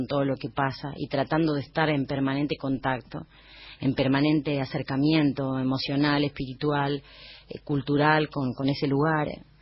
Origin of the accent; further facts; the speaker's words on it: Tierra del Fuego, Argentina; moved away; irse de un lugar, no es que soy de Olavarría y puedo volver más seguido, sos de Tierra del Fuego, estás en la otra punta